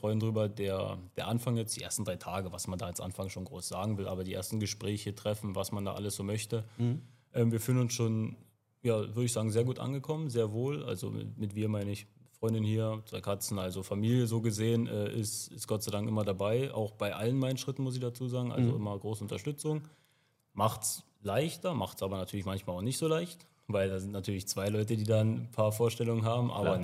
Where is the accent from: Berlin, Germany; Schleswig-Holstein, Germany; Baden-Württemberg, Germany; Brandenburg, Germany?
Brandenburg, Germany; also born or lived in Weißwasser; Ja, aus dem Osten der Republik. Ich bin in Weißwasser bin ich, habe ich Schützenlaufen gelernt, bin ich sportlich ja groß geworden, komme aber eigentlich aus Brandenburg, muss man vielleicht dazu sagen. Jetzt nicht weit weg, aber da liegen quasi meine Wurzeln.